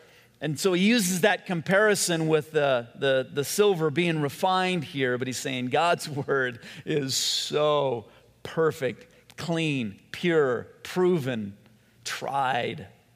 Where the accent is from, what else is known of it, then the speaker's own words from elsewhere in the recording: Whittier, California, United States; Growing up in Whittier, when I was a kid, my dad had this maroon leather recliner.